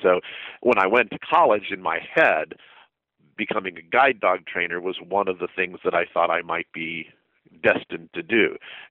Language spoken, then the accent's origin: English; Texas, United States; also born or lived in New Mexico; I grew up actually in West Texas and in southern New Mexico. I grew up on a cattle ranch there that my family still runs and operates.